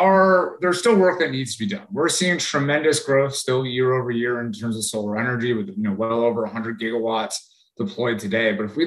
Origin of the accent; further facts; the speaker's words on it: Connecticut, United States; I grew up in Connecticut outside Hartford